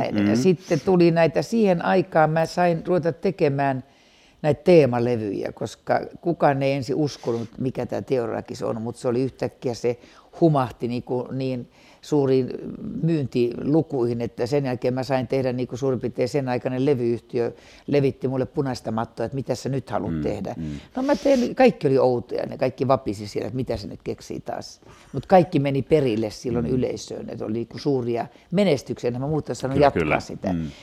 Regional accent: Mikkeli, South Savo, Finland; mä en ole koskaan pannut vakanalle, että mä oon Mikkelistä

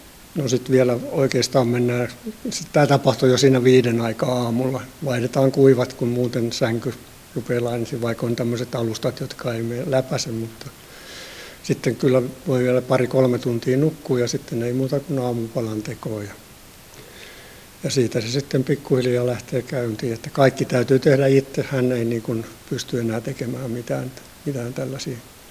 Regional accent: Mäntsälä, Uusimaa, Finland; mä oon Mäntsälästä kotoisin.

